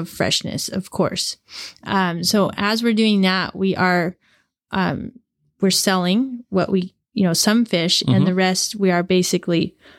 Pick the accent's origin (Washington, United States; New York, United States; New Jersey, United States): Washington, United States; Seattle; Well, Rich and I grew up in the Seattle area in mm-hmm. Puget Sound.